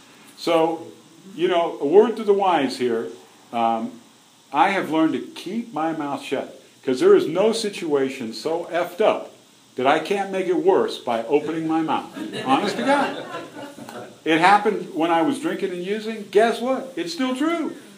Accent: San Francisco, California, United States; Sorry, I'm from San Francisco, so I'm allowed.

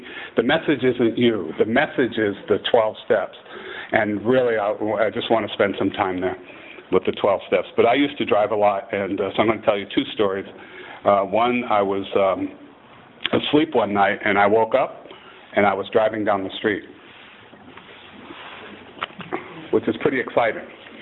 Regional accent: Massachusetts, United States; I come from New England, from Massachusetts, and I come from a small town in New England.

